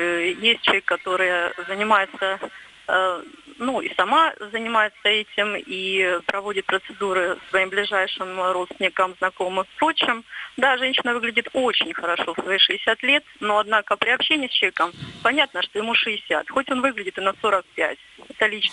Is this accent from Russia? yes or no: yes; Stavropol Krai, Russia; я из Кавказских минеральных вод, Ставропольский край.